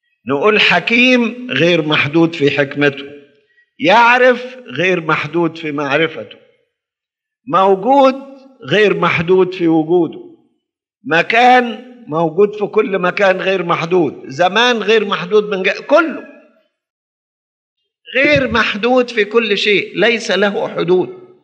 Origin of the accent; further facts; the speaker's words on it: Egypt; يعني عندنا في مصر أكتر من 50 مليون